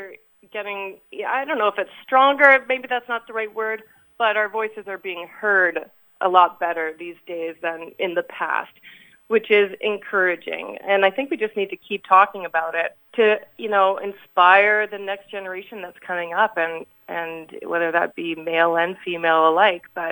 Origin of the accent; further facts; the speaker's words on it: Minnesota, United States; I grew up on the family farm here just northeast of St. Paul. We ran a feedlot and grain operation